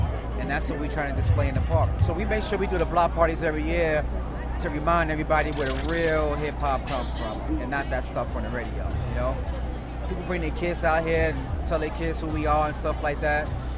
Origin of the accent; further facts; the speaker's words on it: New York City, New York, United States; born and raised in the Bronx, the South Bronx, right here where we standing at.